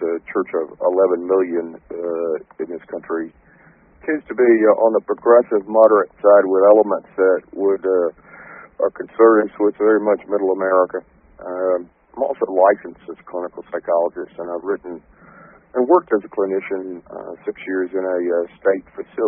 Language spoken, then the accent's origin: English; Raleigh, North Carolina, United States; I was raised in the American South, born in 1947 in Raleigh, North Carolina